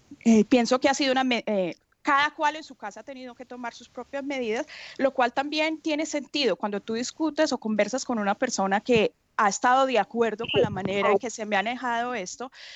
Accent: Colombia; yo que soy latinoamericana, colombiana

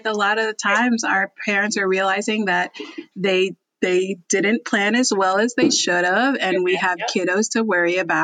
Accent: New Jersey, United States; also born or lived in New York; now in Texas, United States; So I was like, actually in New York before I moved down to Texas, but I'm from Jersey.

